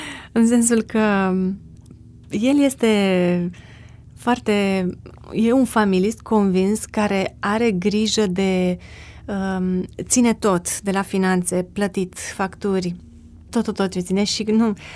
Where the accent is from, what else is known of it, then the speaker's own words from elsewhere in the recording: Bucovina, Romania; nu gătesc cel mai bine de pe lumea asta, cu toate că vin din Bucovina